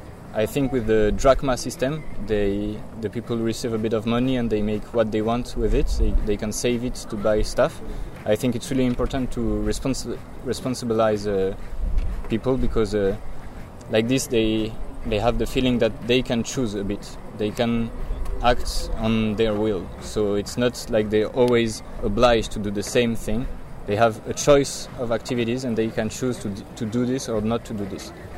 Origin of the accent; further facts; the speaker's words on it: Geneva, Switzerland; and I am from Switzerland in Geneva.